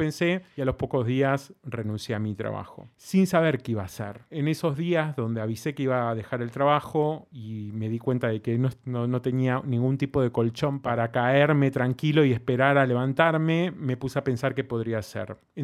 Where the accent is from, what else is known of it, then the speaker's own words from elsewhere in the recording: Argentina; now in Barcelona, Spain; Pero bueno, les quiero contar un poquitito de mí. Tengo 43 años, soy argentino, actualmente vivo en Barcelona, España